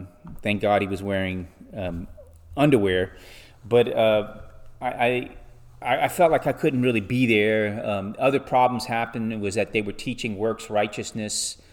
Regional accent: Louisiana, United States; moved away as an adult; So when I moved from South Louisiana to go to college in the late 1990s, I tried a whole gamut of different churches to find a church home.

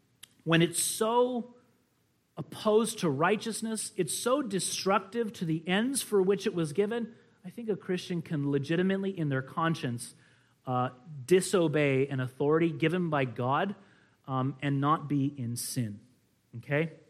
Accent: United States; I think the American Revolution, of course, as an American, right?

